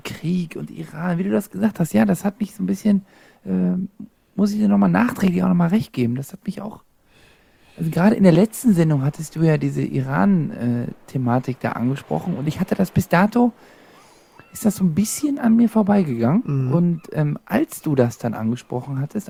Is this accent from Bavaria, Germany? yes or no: yes; Landsberg, Bavaria, Germany; Ja. In meiner alten Heimat übrigens.